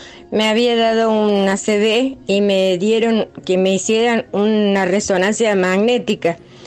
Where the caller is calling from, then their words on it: Córdoba, Argentina; de Barrio Las Palmas de Córdoba.